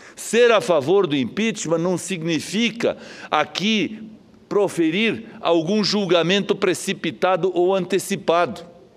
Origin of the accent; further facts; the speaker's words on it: Santa Catarina, Brazil; Não é porque eu sou de Santa Catarina